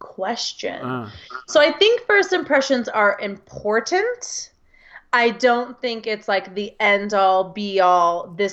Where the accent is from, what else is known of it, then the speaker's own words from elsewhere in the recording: United States; I'm from the US.